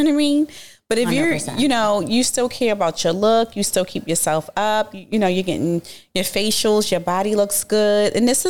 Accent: Baltimore, Maryland, United States; It's so crazy because I'm from Baltimore, and the culture there is the women.

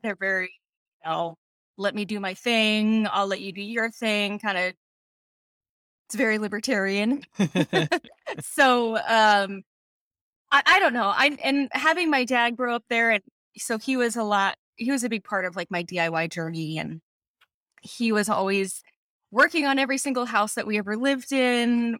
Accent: Alaska, United States; So I grew up in South Central Alaska. And so okay. I remember going to school in the morning in the dark.

